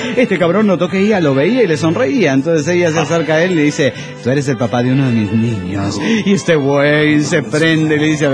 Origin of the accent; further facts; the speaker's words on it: Managua, Nicaragua; de Managua, Nicaragua.